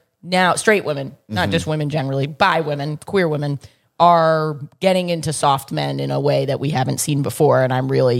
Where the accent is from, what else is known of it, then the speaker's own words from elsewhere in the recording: New York City, New York, United States; New York. I'm from New York City.